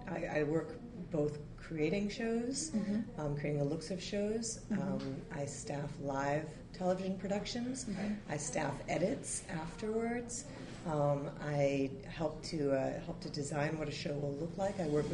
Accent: Madison, Wisconsin, United States; I grew up here in Madison

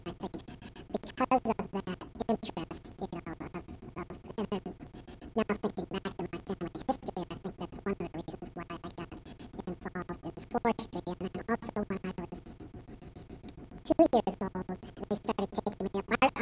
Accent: Washington, United States; I was born and raised in Washington when my dad worked at Boeing

